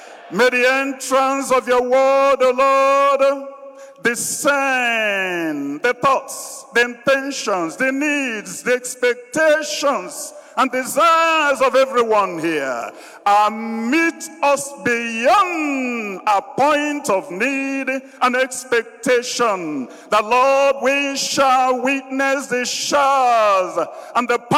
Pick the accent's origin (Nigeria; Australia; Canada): Nigeria; Ifuma, Enugu State; from my village, Enugu Abo, from my hometown, Ifuma, from my home diocese, Agota